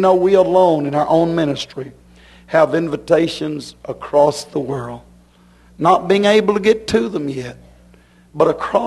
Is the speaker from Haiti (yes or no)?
yes; Haiti; Not too long ago, we come from Haiti.